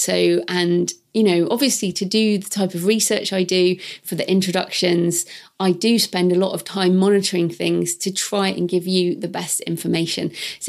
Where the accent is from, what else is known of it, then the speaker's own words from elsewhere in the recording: California, United States; now in United Kingdom; I'm from California, but loving brisk nature walks here in the UK.